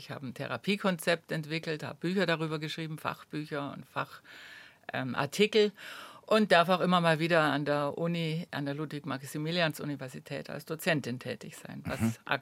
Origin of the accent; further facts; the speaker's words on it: Munich, Bavaria, Germany; Ich bin aus München.